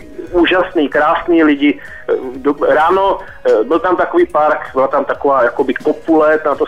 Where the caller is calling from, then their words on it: Opava, Moravian-Silesian Region, Czechia; Dobrý den, to jsem zase já z Opavy.